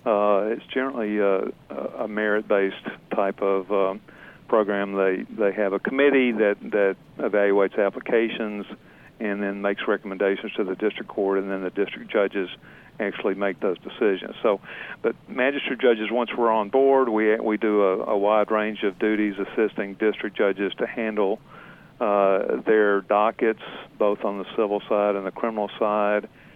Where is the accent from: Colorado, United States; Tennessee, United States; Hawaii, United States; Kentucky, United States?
Tennessee, United States; Jackson; now in Houston, United States; I'm originally from Tennessee. I grew up in Jackson, Tennessee.